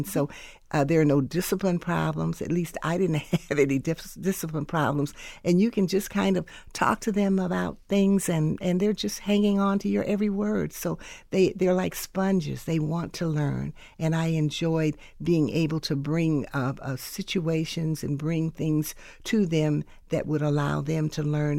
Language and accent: English; Cleveland, Ohio, United States; now in Columbus, United States; Well, originally, Amy, I am from Cleveland. I was born and raised in Cleveland.